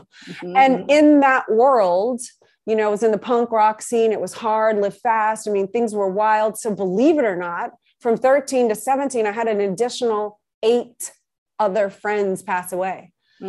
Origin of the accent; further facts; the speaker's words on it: New Orleans, Louisiana, United States; And I grew up in New Orleans.